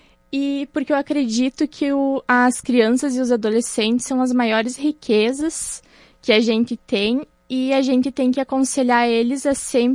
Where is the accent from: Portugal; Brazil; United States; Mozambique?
Brazil; Lagoa Vermelha, Rio Grande do Sul; eu nasci, eu me criei em Lagoa Vermelha, como todos dizem, que eu bebi água da bica.